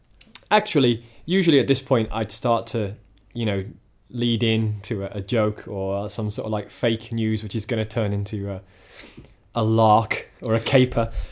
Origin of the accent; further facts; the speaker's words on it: United Kingdom; since there's been a lot of attention drawn to the fact that we're British and it's Brits podcasting and all that kind of thing